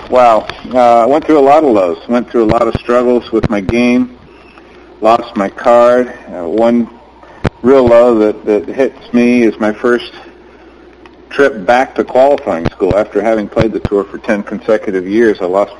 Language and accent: English; California, United States; also born or lived in San Francisco; I was 10 years old. I was growing up in California, living with my mom, and we moved to a golf course at Carmel Valley Golf and Country Club.